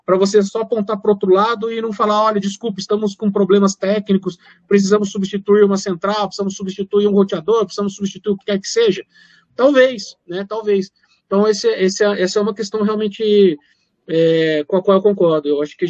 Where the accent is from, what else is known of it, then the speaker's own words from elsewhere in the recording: Brazil; nós que somos brasileiros, a gente sempre tem uma desconfiança, né, seja de órgãos privados ou públicos.